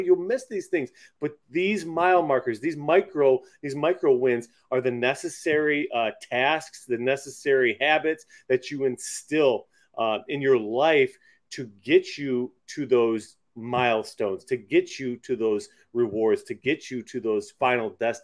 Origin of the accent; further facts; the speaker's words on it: New York, United States; And you know, I'm from Western New York. We hit that Pennsylvania line and we're all excited.